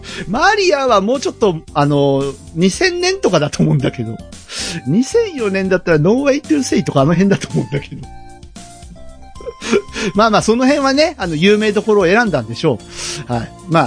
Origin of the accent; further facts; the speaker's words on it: Kyushu, Japan; もうマジ博多っ子って僕ダメなんですよね。九州出身なのにね。